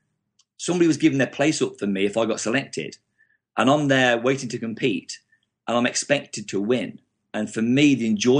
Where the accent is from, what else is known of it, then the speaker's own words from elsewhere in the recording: Willenhall, West Midlands, United Kingdom; I grew up in Willenhall.